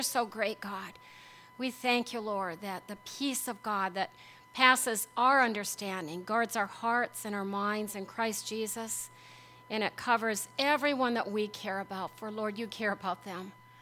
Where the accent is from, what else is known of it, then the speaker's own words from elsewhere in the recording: Pierce, South Dakota, United States; And I grew up in Pierce, South Dakota. I have a twin brother.